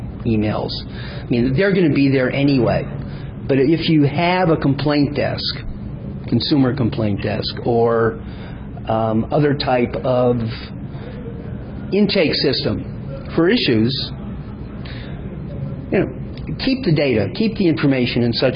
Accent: Ann Arbor, Michigan, United States; I'm from Ann Arbor, and the Ann Arbor Police Department is building that nicely.

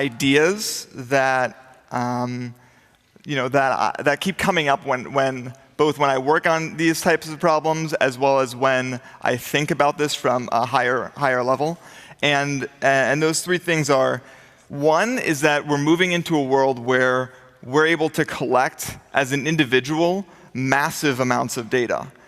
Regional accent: California, United States; I come from Silicon Valley

